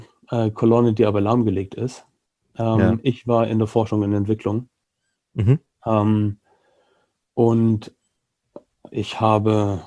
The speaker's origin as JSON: {"language": "German", "country": "Germany", "also_born_or_lived": "Hong Kong", "lives_now": "Altenburg, Germany", "said": "Als Deutscher mal was ganz Neues."}